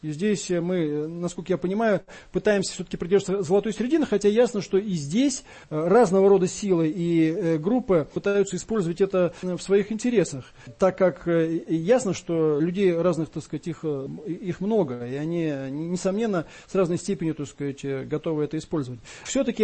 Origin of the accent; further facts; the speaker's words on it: Moscow, Russia; хотя я вот коренной москвич